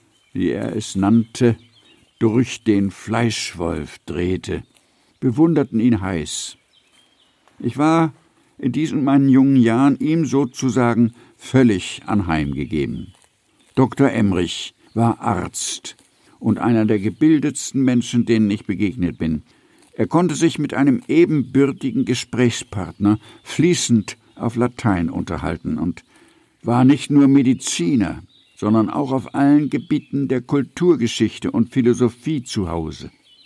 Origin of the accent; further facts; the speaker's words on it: Hamburg, Germany; also born or lived in Vienna; das Wilhelm-Gymnasium in Hamburg, wo ich fern von meiner Geburtsstadt Wien aufgewachsen bin, in Hamburg nämlich, und noch heute, wo ich als bekennender Niedersachse ganz in der Nähe des Zentrums der hannoverschen Pferdezucht Pferden an der Aller wohne